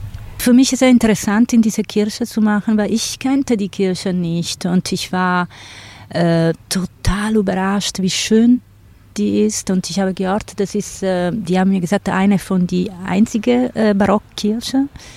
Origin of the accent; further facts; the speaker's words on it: Sicily, Italy; German is a second language; Ich komme aus Sizilien